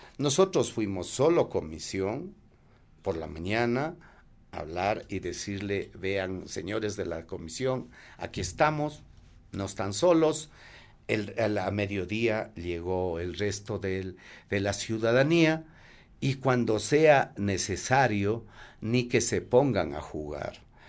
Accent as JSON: {"language": "Spanish", "country": "Ecuador", "said": "no nos han quebrado como ecuatorianos"}